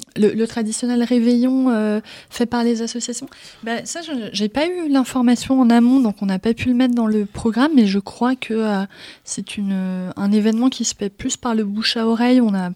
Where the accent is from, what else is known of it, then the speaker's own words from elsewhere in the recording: Grand Est, France; Pour moi, l'Avent, c'est très concret parce que j'ai grandi en Alsace, donc c'est une période qu'on célèbre.